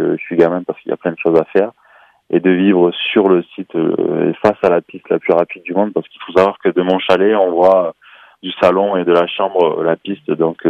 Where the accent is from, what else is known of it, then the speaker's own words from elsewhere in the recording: Montpellier, Occitanie, France; now in Vars, France; Nous, on est une famille, on est tous de Montpellier, on est tous nés là-bas, mais on est venu s'installer là